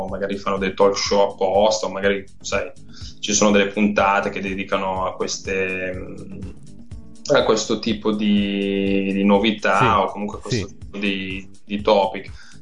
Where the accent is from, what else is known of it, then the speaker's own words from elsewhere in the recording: Milan, Lombardy, Italy; comunque la mia famiglia è di Ferrara, quindi mm-hmm. Mi sento quasi ferrarese, sì. E anche se sono cresciuto a Milano.